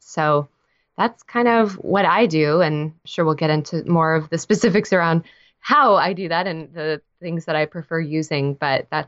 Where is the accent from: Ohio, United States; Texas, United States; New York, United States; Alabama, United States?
Texas, United States; now in Nashville, United States; So I moved to Nashville 5 years ago. I'm a Texan born and raised.